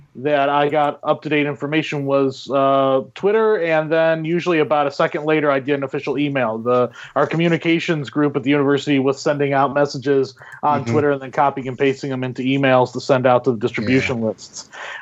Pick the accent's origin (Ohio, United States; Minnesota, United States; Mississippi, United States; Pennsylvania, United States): Ohio, United States; I grew up in Northern Ohio, and every time a snowstorm were to come